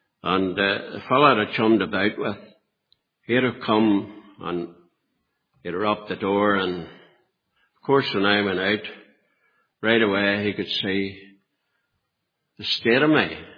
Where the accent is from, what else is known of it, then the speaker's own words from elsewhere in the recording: Northern Ireland, United Kingdom; I was brought up in South Armagh, about 2 miles from Ure and a mile from Bessbrook. I had 3 sisters, 2 brothers.